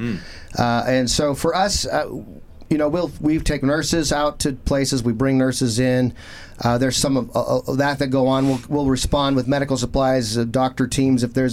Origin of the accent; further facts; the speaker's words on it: California, United States; I was a surfer from California, and we weren't getting million-dollar checks written to us very frequently